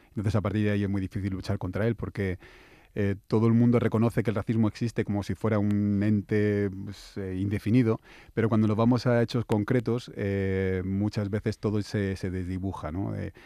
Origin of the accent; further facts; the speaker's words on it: Torrejón de Ardoz, Community of Madrid, Spain; Yo soy de Torrejón y me había ido a Madrid